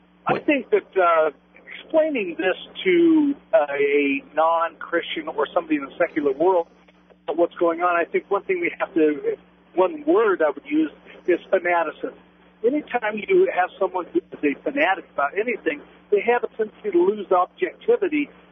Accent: Idaho, United States; And coming from Idaho, and I am from Idaho, actually, we had an Aryan Nation group up there.

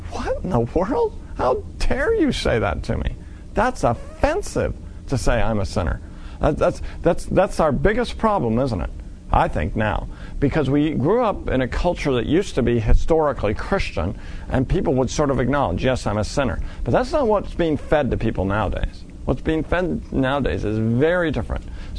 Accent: Oregon, United States; And we're from Oregon, so it was a pouring down rain day, which in Oregon is kind of common.

